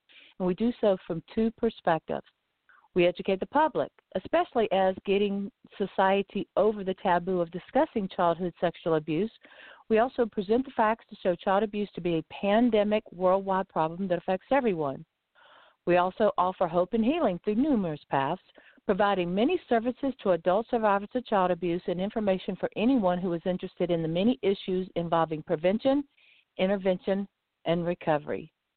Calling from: Lighthouse Point, Florida, United States; I'm calling in from Lighthouse Point, Florida, and I'll be your host tonight.

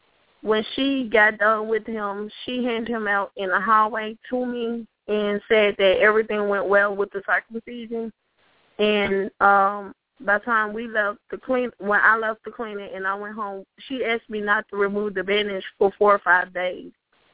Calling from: Memphis, Tennessee, United States; I'm calling from Memphis, Tennessee

